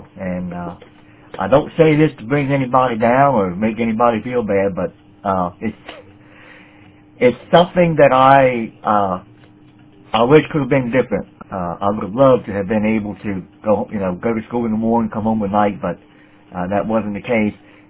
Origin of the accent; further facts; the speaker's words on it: Easton, Maryland, United States; born there; I was born in 1953, and I was born in Easton, Maryland, if you're going to be technical about it, because that's where the hospital was, and is. I live in Denton, Maryland.